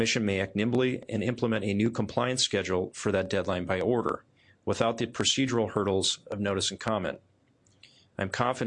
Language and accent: English; Iowa, United States; I met with a number of producers in my home state of Iowa